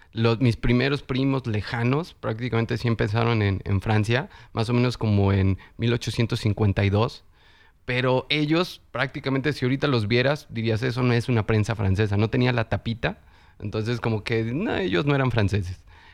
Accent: Mexico; No, la verdad, soy igual de mexicano que las tortillas.

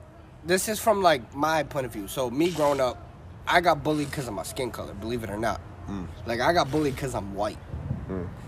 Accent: Boston, Massachusetts, United States; I'm from Dorchester, right? People from Dorchester used to get jumped by you motherfuckers out here because we're from Dorchester.

